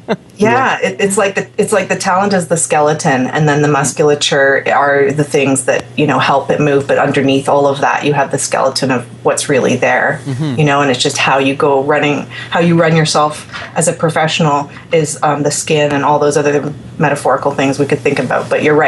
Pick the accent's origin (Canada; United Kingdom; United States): Canada; Ontario; I'm from Ontario, where you're from